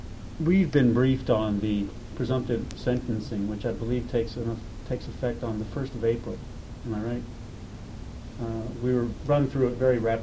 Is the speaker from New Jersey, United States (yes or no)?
no; Kotzebue, Alaska, United States; As I mentioned, I'm from Kotzebue.